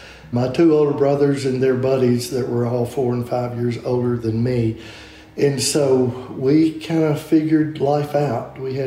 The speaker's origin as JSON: {"language": "English", "region": "Mississippi", "country": "United States", "tie": "born or raised there", "said": "And growing up in small town Mississippi, not going to church was kind of, you know, that was different."}